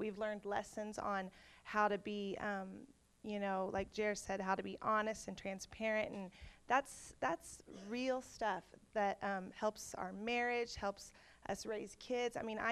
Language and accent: English; Oklahoma, United States; I grew up in Oklahoma, the Bible Belt.